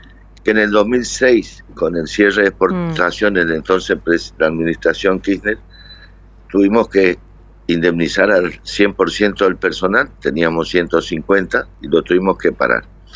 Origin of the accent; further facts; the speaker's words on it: Corrientes, Argentina; nosotros somos correntinos